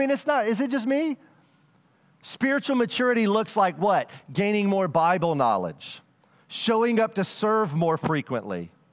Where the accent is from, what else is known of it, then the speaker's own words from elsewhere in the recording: the South, United States; And I know I'm from the South and I say things, I say send and it sounds like sin.